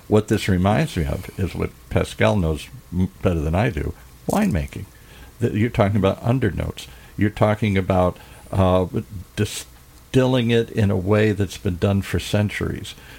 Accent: Ireland; I'm Irish, so I'm familiar with whiskey and scotch and stuff.

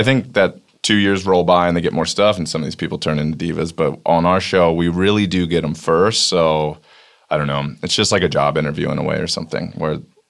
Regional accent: Maryland, United States; I grew up in Maryland. I went to school at UMass, and I didn't know anyone.

